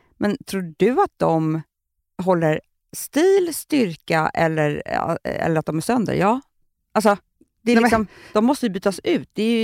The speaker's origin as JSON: {"language": "Swedish", "country": "Sweden", "said": "det är väl den ultimata lyxen, men det är bara för att vi är svenskar."}